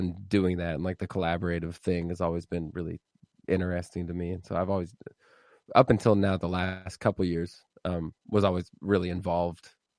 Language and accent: English; Petaluma, California, United States; I grew up in the North Bay, in Petaluma. Little like small town in the North Bay, the Bay, San Francisco Bay Area.